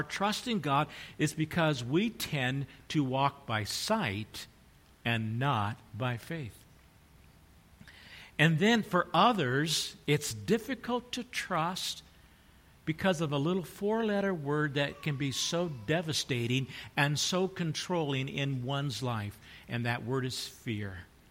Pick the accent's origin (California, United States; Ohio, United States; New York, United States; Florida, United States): California, United States; I grew up in Southern California. I'm familiar with earthquakes.